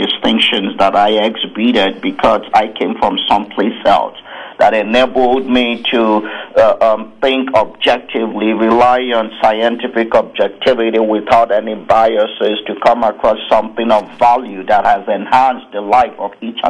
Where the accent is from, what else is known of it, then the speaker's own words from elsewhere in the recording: Nigeria; now in United States; growing up in Nigeria, I discovered that the United States of America is the best place on earth